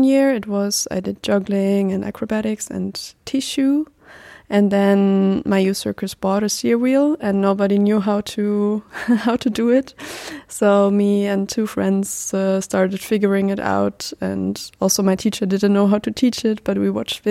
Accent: Germany; I'm a circus artist. I do seer wheel. I'm 25 years old now, and I'm from Germany.

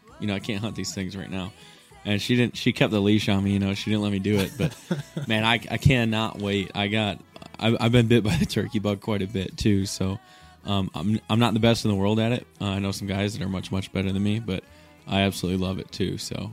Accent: Pewaukee, Wisconsin, United States; was right off my house, is across the lake or across the road from Pewaukee Lake, which is born and raised in Pewaukee, Wisconsin. Grew up here and love everything about this lake.

